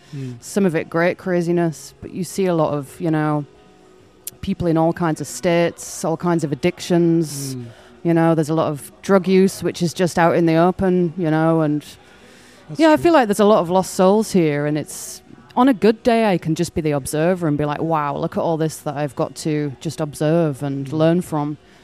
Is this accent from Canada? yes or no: no; York, Yorkshire and the Humber, United Kingdom; now in Germany; I'm from York. I'm from North originally. North. Yeah.